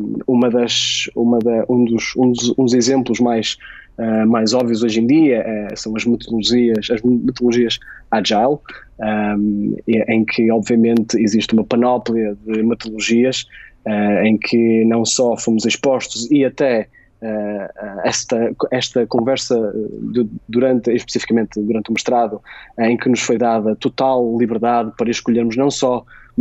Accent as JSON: {"language": "Portuguese", "town": "Braga", "region": "Norte", "country": "Portugal", "tie": "born or raised there", "said": "Eu sou natural de Braga"}